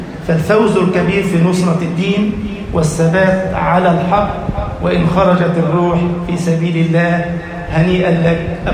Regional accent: Egypt; اللهم اجعل بلدنا مصر أمناً أماناً، سخاءً رخاءً، وسائر بلاد المسلمين.

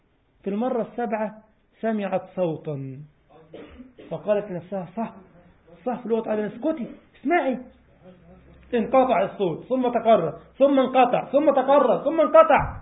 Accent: Egypt; وطبعا نهج باللغه الدارجه عندنا في مصر يعني يطفش، يفر، يهرب

